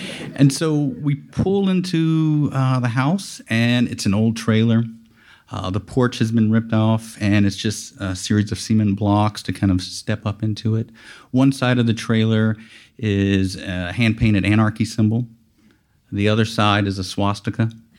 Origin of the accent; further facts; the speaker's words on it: Lafayette, Louisiana, United States; So I'm from Lafayette, Louisiana, not too far from here. But all of my family is from these small towns in northern Louisiana near the Mississippi River.